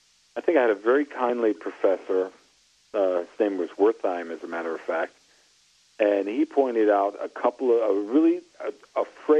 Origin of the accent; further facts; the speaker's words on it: New York City, New York, United States; the Cuban thing wasn't as important to a little kid growing up in New York, at least for my parents' generation